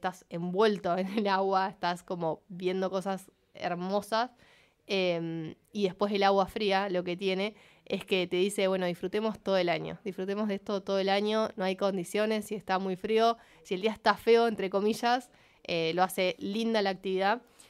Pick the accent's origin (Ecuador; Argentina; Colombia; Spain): Argentina; Viedma, Río Negro